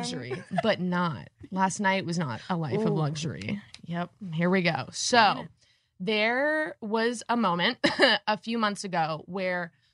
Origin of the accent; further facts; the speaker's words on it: Ireland; I'm like, hi guys, I'm Irish.